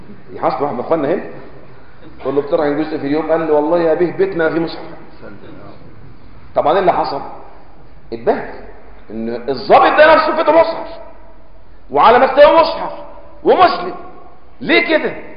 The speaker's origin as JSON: {"language": "Arabic", "country": "Egypt", "said": "زي ما بيقولوا احنا عندنا في مصر"}